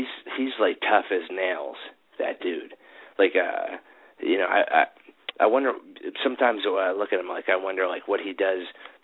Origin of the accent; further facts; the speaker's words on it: Lincoln Park, New Jersey, United States; He said he was from Clifton, right? I'm from Lincoln Park, so that's not far away.